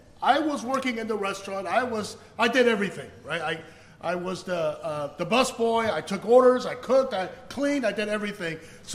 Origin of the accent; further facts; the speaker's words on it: Taipei, Taiwan; also born or lived in Keelung; I said, "Well, we're from Taipei, but yes, we did live in Keelung at some point."